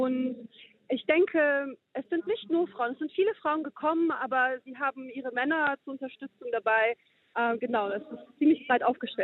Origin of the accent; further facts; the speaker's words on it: Russia; Ich möchte vor allem als Russin meine Solidarität der Ukraine ausdrücken